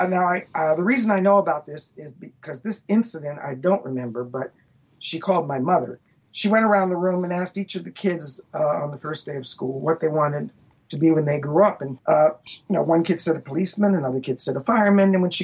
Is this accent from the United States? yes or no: yes; Baltimore, Maryland, United States; I grew up in the Forest Park section until I went to college. Once I was in college, my parents, the family moved to Pikesville.